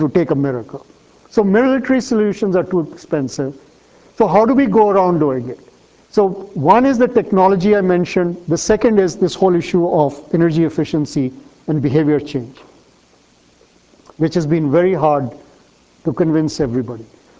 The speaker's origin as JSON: {"language": "English", "country": "Australia", "said": "So, being an Australian, I've had a very interesting discussion."}